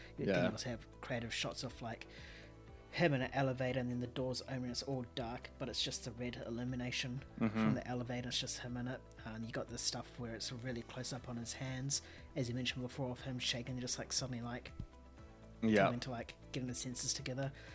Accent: India; just because I'm Indian doesn't mean I'm an encyclopedia about India.

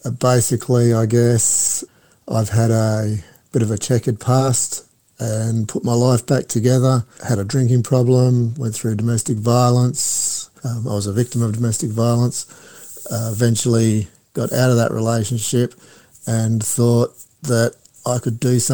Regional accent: Perth, Western Australia, Australia; I was born in Perth, spent the first 17 years of my life there in the northern suburbs. I love Western Australia and love Perth

